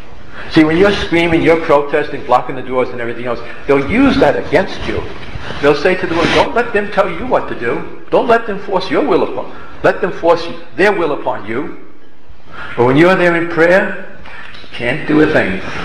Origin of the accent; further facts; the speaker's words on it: New York City, New York, United States; People, you know, I come from New York City, people often ask me, well, Father, where were you at the time of 9/11?